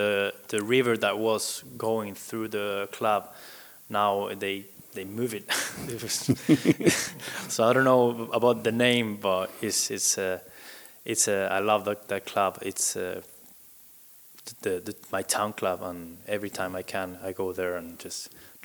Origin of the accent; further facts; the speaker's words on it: Buenos Aires, Argentina; All the players from, I'm from Buenos Aires, so they send 3 to 5 players to a club